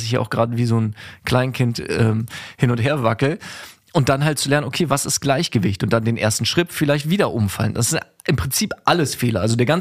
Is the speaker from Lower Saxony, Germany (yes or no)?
yes; Göttingen, Lower Saxony, Germany; weil ich war in so einem Sportkindergarten tatsächlich und in Göttingen, wo ich aufgewachsen bin.